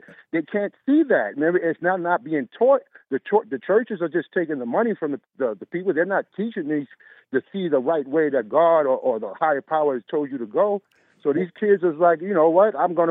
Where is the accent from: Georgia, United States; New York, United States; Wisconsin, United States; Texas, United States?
New York, United States; Bronx; I know the same block where I grew up in the Bronx, and I'm 50 years old. The same block that I grew up on is still poor.